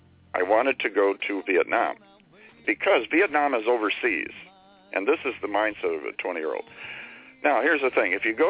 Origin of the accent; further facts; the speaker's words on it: Chicago, Illinois, United States; I'm a boomer, born in 49, and I'm from Chicago, a suburb from Chicago